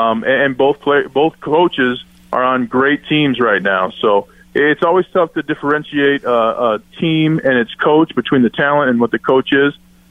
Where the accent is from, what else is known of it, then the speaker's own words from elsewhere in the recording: Minnesota, United States; Hey, man, I'm from Minnesota. How can I do anything?